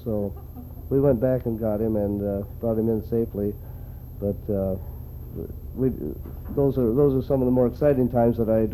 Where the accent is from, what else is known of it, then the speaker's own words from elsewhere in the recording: Auk Bay, Alaska, United States; when I was a boy growing up in Auk Bay.